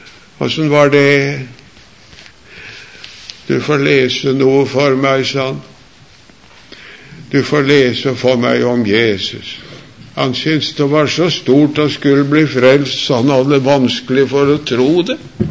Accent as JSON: {"language": "Norwegian", "town": "Sarpsborg", "region": "Østfold", "country": "Norway", "tie": "born or raised there", "said": "men hjemme i Sarpsborg, jeg vokste opp der."}